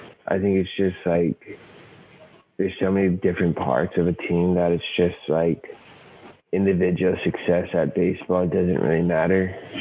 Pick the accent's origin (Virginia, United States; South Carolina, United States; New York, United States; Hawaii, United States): Hawaii, United States; And I'm from Hawaii, so I don't know if that's saying much or anything.